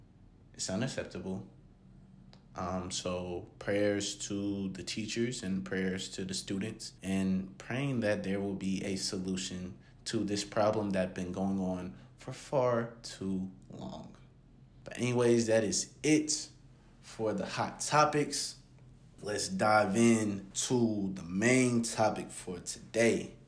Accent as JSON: {"language": "English", "town": "Columbus", "region": "Ohio", "country": "United States", "tie": "born or raised there", "said": "This is going on back in my hometown, Columbus, Ohio."}